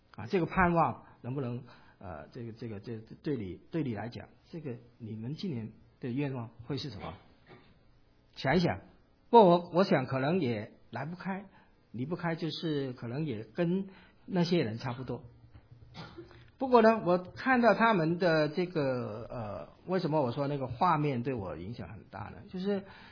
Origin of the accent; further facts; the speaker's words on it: Hong Kong; 因为我来自香港